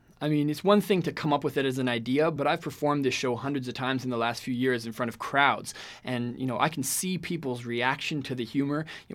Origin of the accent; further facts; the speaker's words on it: Canada; I come from Canada